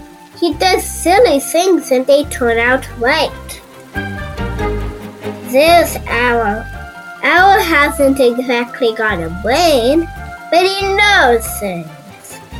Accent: United States; I'm 6 years old, I'm from America, and I like playing toys.

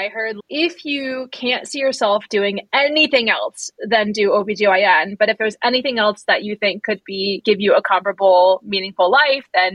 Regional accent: Vermont, United States; I'm originally from Vermont, and actually I'm sitting in Vermont right now at the University of Vermont

